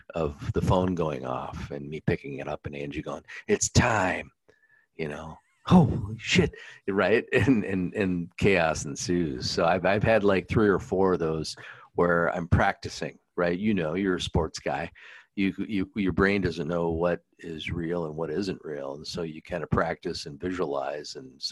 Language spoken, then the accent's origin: English; South Dakota, United States; Same with me growing up in South Dakota.